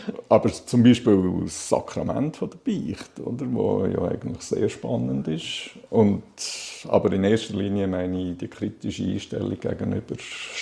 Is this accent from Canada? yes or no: no; Balsthal, Solothurn, Switzerland; now in Solothurn, Switzerland; Ich bin in Ballstuhl aufgewachsen, Ballstal. Das ist knapp 15 Kilometer von Solothurn weg, hinter den Bergen im Jura, Solothurner Jura.